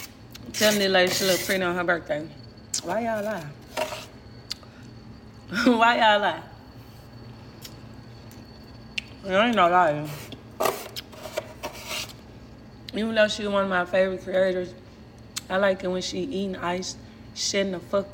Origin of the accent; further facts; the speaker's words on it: Memphis, Tennessee, United States; I'm from Memphis, Tennessee. Get it right.